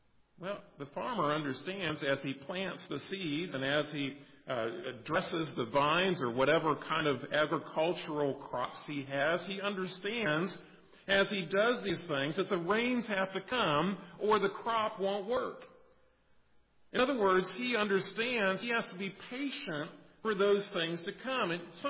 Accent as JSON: {"language": "English", "country": "United States", "said": "I'm an American."}